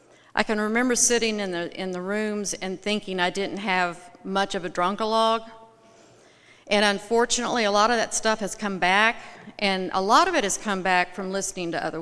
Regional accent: Knoxville, Tennessee, United States; born there; I used to start my talk by starting, you know, I was born in Knoxville, Tennessee, blah, blah, blah, blah, and all that.

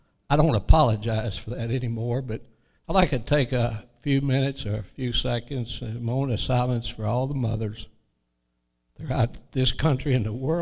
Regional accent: Paragould, Arkansas, United States; I grew up in Northeast Arkansas, Paragould, Arkansas. A lot of people never heard of it.

